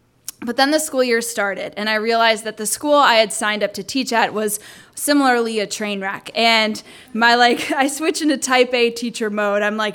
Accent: Michigan, United States; Everything looked like Mars to me because I'm from Michigan.

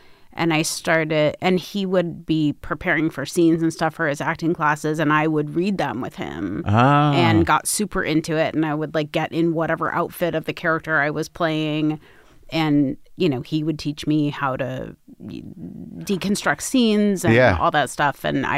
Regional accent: Los Angeles, California, United States; I grew up in Los Angeles.

